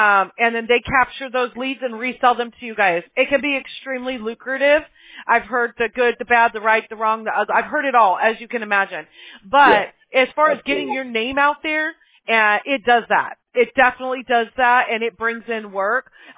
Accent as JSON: {"language": "English", "region": "the South", "country": "United States", "lives_now": "California, United States", "said": "But again, I'm from the South, so I'm used to it, you know?"}